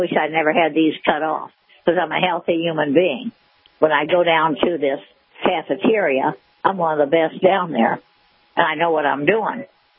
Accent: Illinois, United States; See, I'm from Illinois. In Illinois, it's about $3,000 a month.

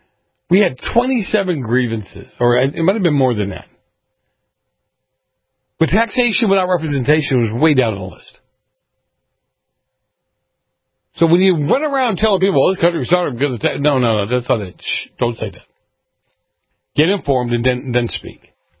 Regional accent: Boston, Massachusetts, United States; As a kid, I keep telling you, I grew up in Boston.

